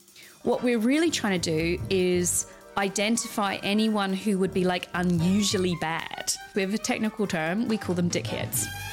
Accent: New Zealand; I'm from New Zealand

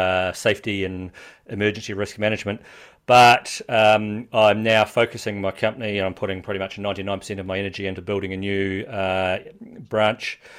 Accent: New Zealand; now in Hamburg, Germany; Okay, so I'm a Kiwi living here in Hamburg, Germany.

